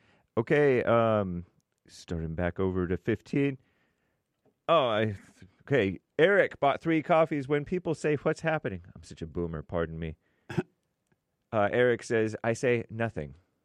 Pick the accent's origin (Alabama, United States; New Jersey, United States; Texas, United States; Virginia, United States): Virginia, United States; Spotsylvania; Spotsylvania is my hometown.